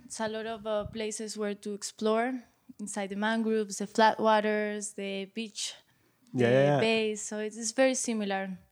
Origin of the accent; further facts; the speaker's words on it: Los Roques Archipelago, Federal Dependencies, Venezuela; I'm from Los Roques Archipelago, which is 80 miles north from the coast of Venezuela.